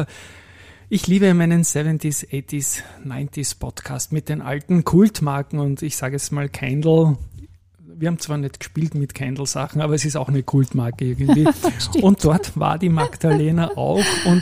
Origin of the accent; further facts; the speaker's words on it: Vienna, Austria; Als Wiener kenne ich das natürlich